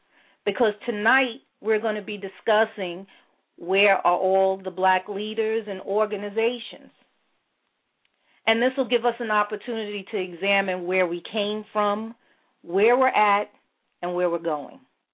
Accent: New York City, New York, United States; I remember growing up in Crown Heights during the 70s through the 90s

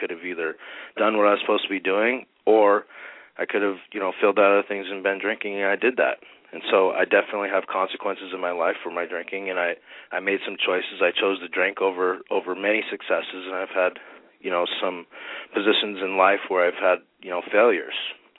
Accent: Boston, Massachusetts, United States; born there; I'm a Bostonian at birth, so born in Boston, Massachusetts, but, I have lived all over the country.

